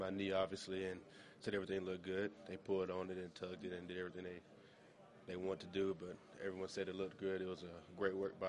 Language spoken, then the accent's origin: English; Georgia, United States; but I'm from Georgia, obviously, so I was always big on just Georgia sports.